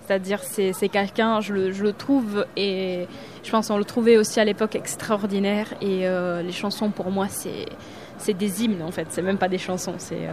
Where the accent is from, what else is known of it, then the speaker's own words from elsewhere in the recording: Naples, Campania, Italy; French is a second language; Alors, donc je suis italienne, plus précisément napolitaine, donc je viens de Naples, et en Campanie, c'est la région où il y a Naples. Donc Campanie, on a un dialecte qui est le dialecte napolitain